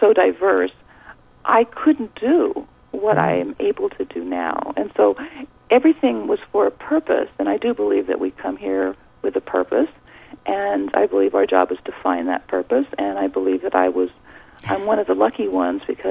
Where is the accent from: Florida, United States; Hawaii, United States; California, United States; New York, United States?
California, United States; Los Angeles; I went from that kind of environment in South Central Los Angeles, and because I am from California, so it's nice to be speaking to California tonight, really brought up in a very poor neighborhood